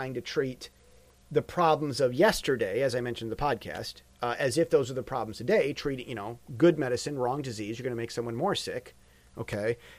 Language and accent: English; United States; but I, as the American, was sitting there thinking this.